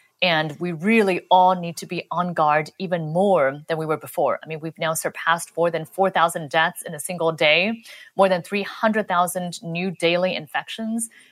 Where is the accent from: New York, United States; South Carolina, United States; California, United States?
California, United States; Los Angeles; I'm from I grew up in Los Angeles